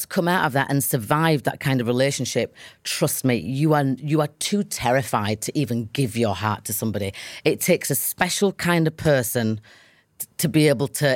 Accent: Leeds, Yorkshire and the Humber, United Kingdom; And we have the same, like, lingo because we're both from Leeds.

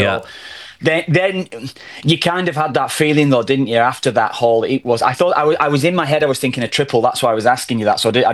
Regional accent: Ireland; we're always the underdogs as Irish forever, as far as our lifetime has been.

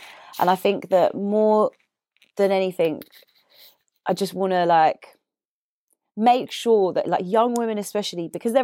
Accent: Deptford, London, United Kingdom; I'm from Deptford.

